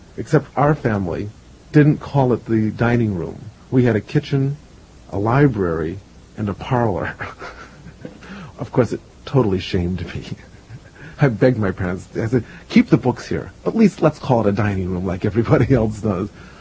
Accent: Chicago, Illinois, United States; also born or lived in Washington; I was born in Washington, but I was raised in Chicago.

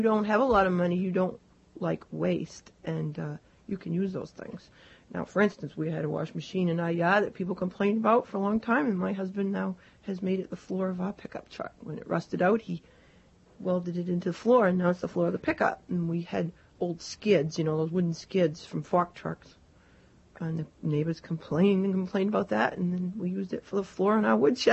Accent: Maine, United States; Well, I grew up in one of the richest towns in the state of Maine

